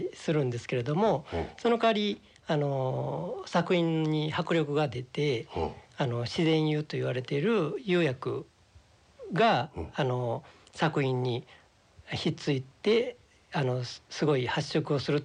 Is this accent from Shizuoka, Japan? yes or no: no; Osaka, Japan; born there; そうですね、大阪の生まれです。